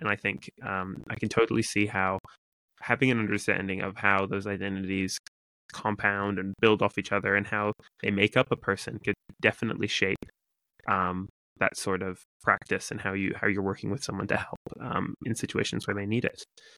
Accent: Singapore; I grew up in Singapore

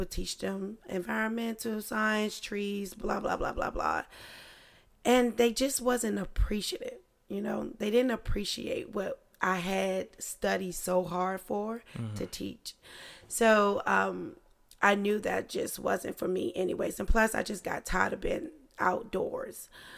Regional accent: Washington, District of Columbia, United States; I grew up in DC.

